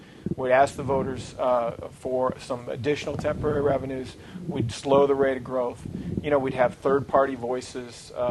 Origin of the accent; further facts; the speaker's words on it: Michigan, United States; now in Arizona, United States; I grew up in Michigan, like Steve grew up in Michigan.